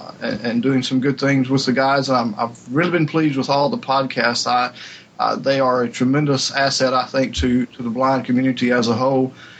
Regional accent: the South, United States; I'm a force from the South, so I take all the abuse for being Southern.

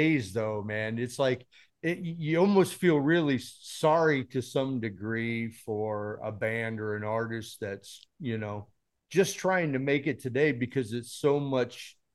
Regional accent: Chicago, Illinois, United States; I'm from the Chicago area, and I started playing with, sitting in with … all them cats and stuff.

